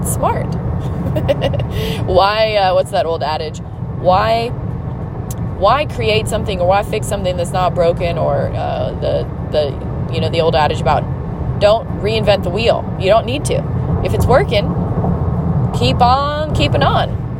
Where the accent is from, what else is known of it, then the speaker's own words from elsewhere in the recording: Pacific Northwest, United States; There's a famous country singer that I grew up learning about, even though I grew up in the Pacific Northwest